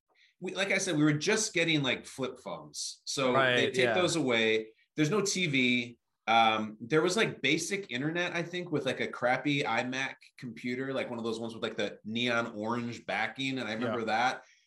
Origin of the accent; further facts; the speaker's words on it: Chicago, Illinois, United States; And then I got cast in my hometown of Chicago.